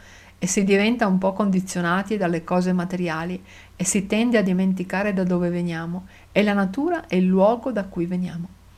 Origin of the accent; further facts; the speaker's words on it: Madagascar; Questo ha molto a che fare con il fatto che sono cresciuto in Madagascar.